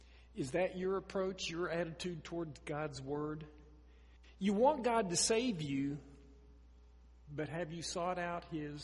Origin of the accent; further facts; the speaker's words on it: Oklahoma, United States; In your mind's eye, come go with me back to my home state of Oklahoma.